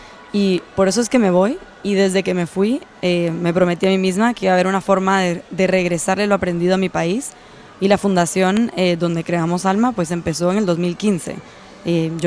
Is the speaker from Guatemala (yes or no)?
yes; Guatemala; Yo soy guatemalteca, mi enfoque y mi corazón entero está en Guatemala